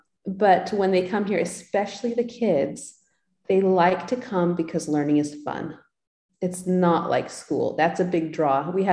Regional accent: United States; won't do what you want them to do unless you're kind of more strict maybe than I would be used to being as an American.

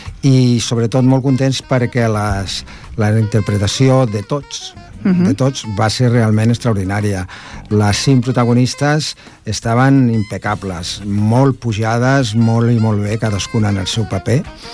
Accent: Ripollet, Catalonia, Spain; Sí, venim a Ripollet, que és el meu poble.

